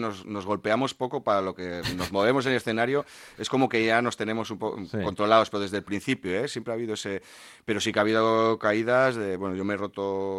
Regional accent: Agurain, Basque Country, Spain; Somos cinco colegas de Agurain y estamos aquí en medio de Gran Bilbao aquí tocando

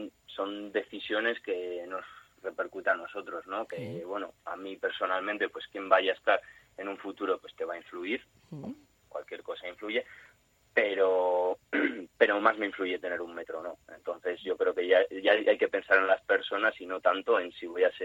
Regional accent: Bilbao, Basque Country, Spain; ¿pero cómo puede ser esto si yo soy de Bilbao?

